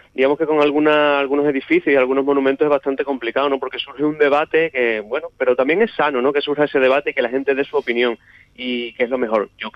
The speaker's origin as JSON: {"language": "Spanish", "town": "Almendralejo", "region": "Extremadura", "country": "Spain", "tie": "born or raised there", "said": "De hecho, aquí en mi ciudad natal, que es Almendralejo"}